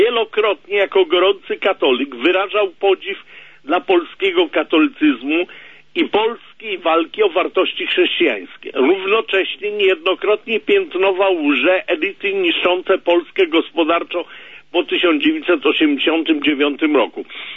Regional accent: France; Polish is a second language; Dlatego też jako Francuz chcę panu prezydentowi Rzeczpospolitej i panu premierowi powiedzieć przepraszam.

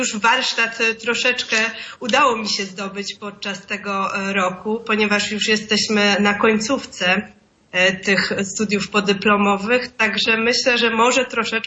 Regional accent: Opole, Opole Voivodeship, Poland; Jestem z Opola.

